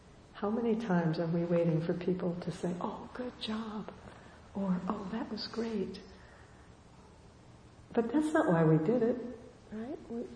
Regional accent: California, United States; I grew up in Southern California. This was a cycle that repeated itself over and over again.

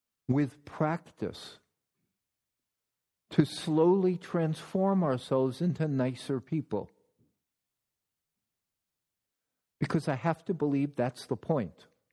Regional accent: New York City, New York, United States; I mean, I'm a New Yorker, so there's an edge.

